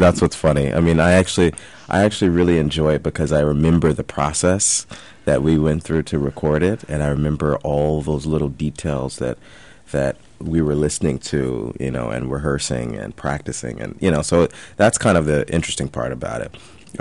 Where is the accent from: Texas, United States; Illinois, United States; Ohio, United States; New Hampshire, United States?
Illinois, United States; Chicago; Yeah, I grew up in Chicago, but kind of listening to Stanford's story, it's like, wait a second, that sounds like my story.